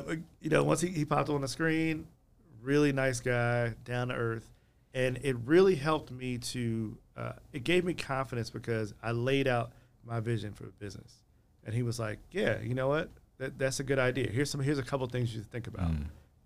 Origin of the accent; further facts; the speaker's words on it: Philadelphia, Pennsylvania, United States; The Bucks are, and I'm saying this, as a Philadelphian, right?